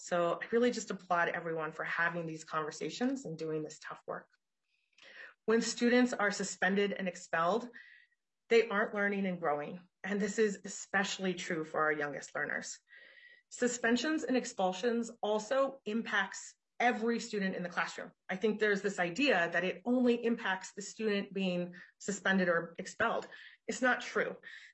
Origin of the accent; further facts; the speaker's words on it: Albuquerque, New Mexico, United States; Well, I grew up in Albuquerque, New Mexico. I am Chicana or Latina. I was raised very working class, Catholic poor.